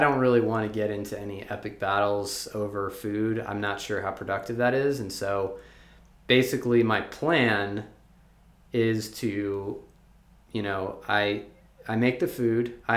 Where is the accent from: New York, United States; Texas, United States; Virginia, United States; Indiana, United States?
Virginia, United States; I'm also from the South. I'm from Virginia originally.